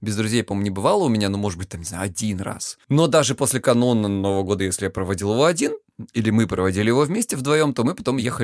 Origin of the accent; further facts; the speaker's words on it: Krasnodar Krai, Russia; now in Lisbon, Portugal; мне 38 лет, я психолог, я мужик, я лысый, я с Кубани. Я с Кубани, видишь, автоматически сказал. И я из Лиссабона теперь уже.